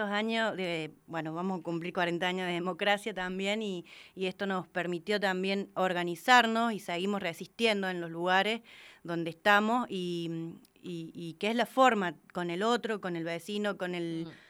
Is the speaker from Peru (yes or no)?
no; Paso Viejo, Córdoba, Argentina; del Movimiento Campesino, vengo desde, me dice, 200 kilómetros, de Paso Viejo, Departamento Cruz del Eje.